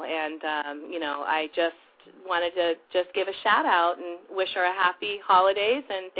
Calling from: Salinas, California, United States; I'm calling from Salinas, California

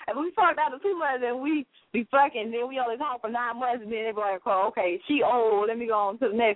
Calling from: Pensacola, Florida, United States; I'm calling from Pensacola.

